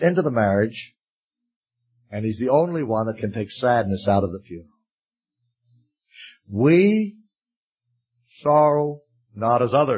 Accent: Bahamas; born there; I was born in the Bahamas

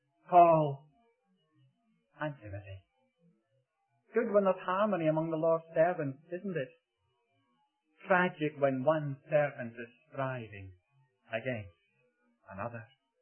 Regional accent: Glasgow, Scotland, United Kingdom; also born or lived in Gourock; I come from Gourock. Over in Glasgow, where I was born

